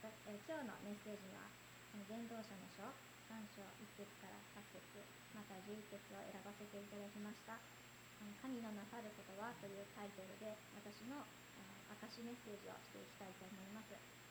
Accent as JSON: {"language": "Japanese", "region": "Okayama", "country": "Japan", "said": "私は岡山県出身なので、この関西の土地に詳しくありませんでした。"}